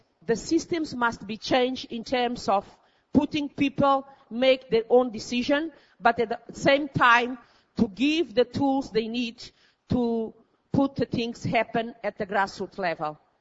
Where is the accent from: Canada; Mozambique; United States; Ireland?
Mozambique; I am from Mozambique, a sub-Saharan African country.